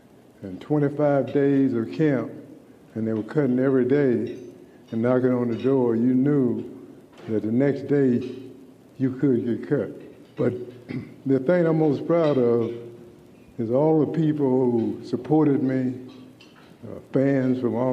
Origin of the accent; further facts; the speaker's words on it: the South, United States; And then secondly, I was coming from the South. I never went to school or played with a white player.